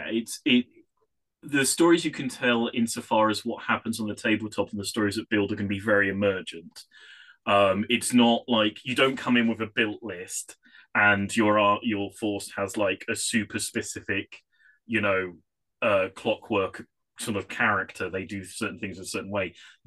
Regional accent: England, United Kingdom; but that's because I'm English and I write in the slang that I'm most familiar with.

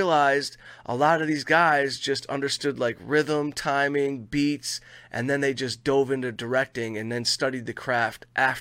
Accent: Detroit, Michigan, United States; you know, I come from Detroit, so I know some shady people in my life, and I've been around organized crime a little bit in my life.

